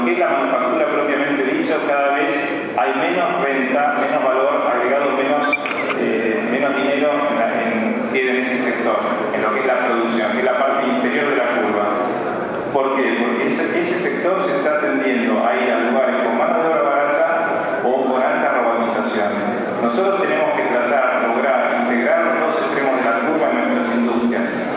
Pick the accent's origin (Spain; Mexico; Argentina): Argentina; cómo nos veríamos si logramos, como argentinos, acordar un proyecto común